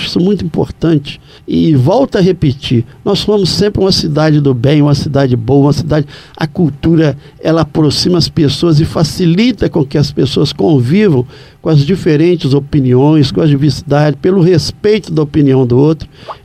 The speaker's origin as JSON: {"language": "Portuguese", "town": "Juiz de Fora", "region": "Minas Gerais", "country": "Brazil", "tie": "born there", "said": "Eu nasci em Juiz de Fora, passei a minha infância próximo aqui, numa cidade do interior."}